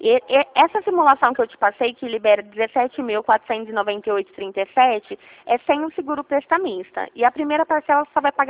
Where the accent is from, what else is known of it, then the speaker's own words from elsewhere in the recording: Ribeirão Preto, São Paulo, Brazil; Eu sou daqui de Ribeirão Preto